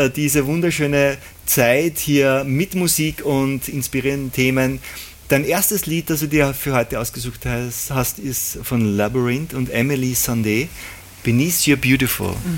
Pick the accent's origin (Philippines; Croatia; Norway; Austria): Austria; born there; Und dann war aber interessanterweise ein Ruf nach Österreich zurück, ein Ruf der Seele. Also es war so zurück zu den Wurzeln, wo ich geboren bin.